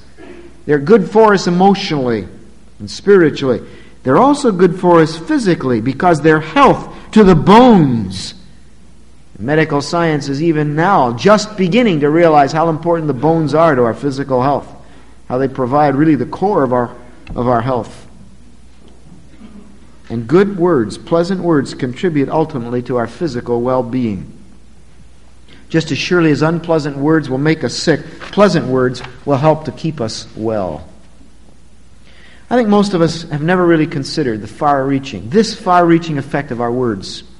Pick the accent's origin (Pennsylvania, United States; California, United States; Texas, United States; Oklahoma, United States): Pennsylvania, United States; Bristol; And when I went back to my hometown of Bristol, Pennsylvania, sometimes I would stop in and say hello to these dear old folks.